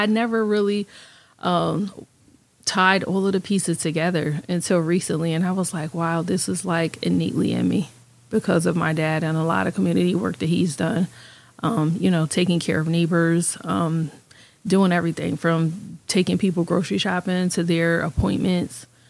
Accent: New Haven, Connecticut, United States; I did. I grew up in the Hill area of New Haven all of my life. My parents are still homeowners there and living in their home where I was raised.

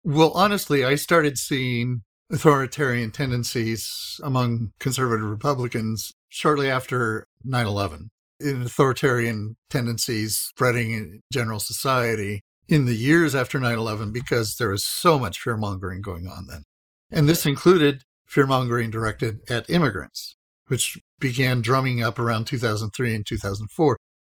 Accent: Idaho, United States; I grew up in Idaho. My wife's from Montana. I spent a lot of time in rural areas

